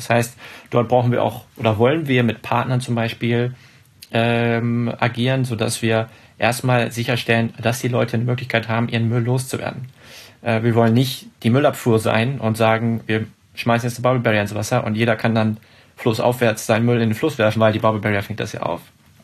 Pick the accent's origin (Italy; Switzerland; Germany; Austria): Germany; Hanover, Lower Saxony; Hannover, meine Heimatstadt